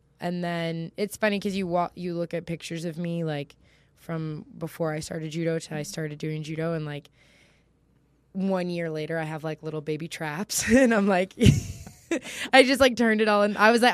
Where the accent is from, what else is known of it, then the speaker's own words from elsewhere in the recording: Middletown, Ohio, United States; Well, I grew up in Middletown, Ohio, which is a teeny tiny, not super teeny, but it's a small town in Ohio.